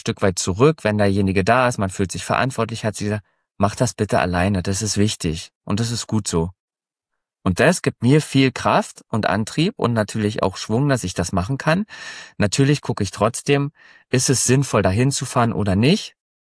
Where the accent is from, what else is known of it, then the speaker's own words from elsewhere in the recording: Frankfurt, Brandenburg, Germany; Ich komme aus Berlin, Richtung Berlin, Brandenburg, Frankfurt an der Oder, kann man ja so sagen. Das ist ja schon fast Polen. Also wir haben ja hier die Grenze